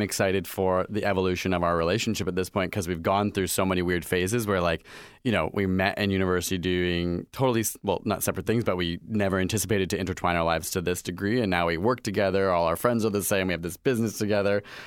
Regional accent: Toronto, Ontario, Canada; but Toronto will always be home.

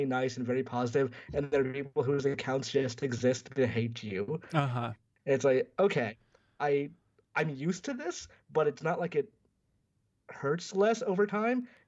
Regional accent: Georgia, United States; I grew up in the American South, being a brown kid coming from Georgia and growing up during 9/11

